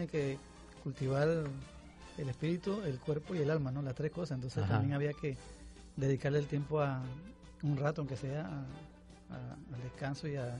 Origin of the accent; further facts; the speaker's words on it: Panama City, Panamá, Panama; yo soy originario de Panamá, de la capital. Yo soy capitalino, vengo de los barrios.